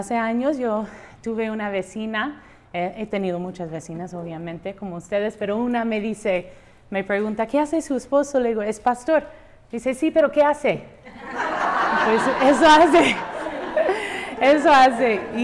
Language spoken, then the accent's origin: Spanish; California, United States; now in León, Mexico; soy de California.